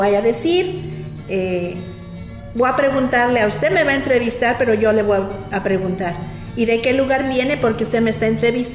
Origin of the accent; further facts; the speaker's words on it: Mexico; Bueno, en México tenemos como mexicanos una costumbre